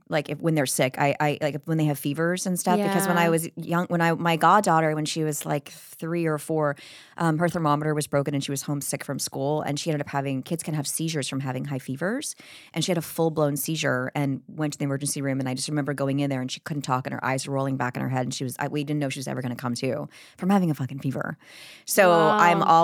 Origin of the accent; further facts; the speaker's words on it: Florida, United States; also born or lived in New York; I grew up in Florida for a little bit when my mom had agoraphobia and we had to like move from New York when I was a kid